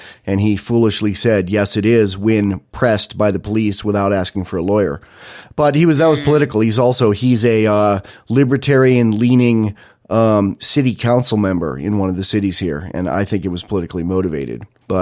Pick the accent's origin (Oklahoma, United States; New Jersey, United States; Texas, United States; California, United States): California, United States; now in Wyoming, United States; The reason my wife and I moved to Wyoming, the primary reason was so we could legally carry a gun, because we came from California, and there's in LA County.